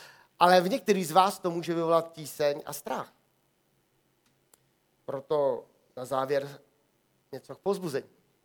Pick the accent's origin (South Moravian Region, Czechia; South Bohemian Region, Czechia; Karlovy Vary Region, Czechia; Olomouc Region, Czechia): South Bohemian Region, Czechia; Volary; já jsem původem z Volar a jeden čas jsem tam navštěvoval